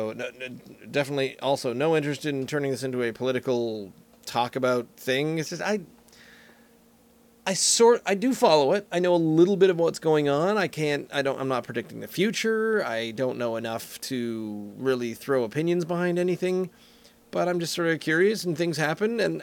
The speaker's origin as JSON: {"language": "English", "country": "Canada", "said": "that's not just because I'm Canadian. It's mostly because I'm Canadian."}